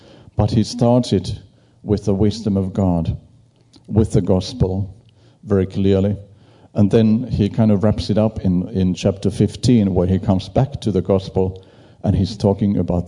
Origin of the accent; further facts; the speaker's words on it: Finland; I come from Finland, and I know there's many people from Finland here.